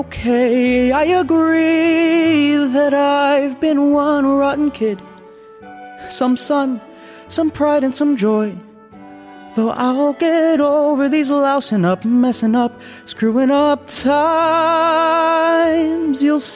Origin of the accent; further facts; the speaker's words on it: Blue Mountains, New South Wales, Australia; And yeah, growing up in the Blue Mountains, it's actually okay. It's just weird being isolated from, being apart from the Filipino community as well